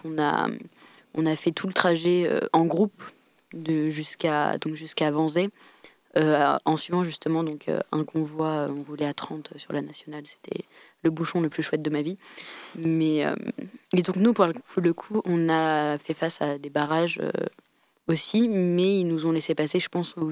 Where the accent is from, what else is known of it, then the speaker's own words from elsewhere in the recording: Nouvelle-Aquitaine, France; moi, j'ai 20 ans et je suis allée à Sainte-Soline ce week-end parce que je suis originaire donc, de la Vienne, donc juste à côté des Deux-Sèvres.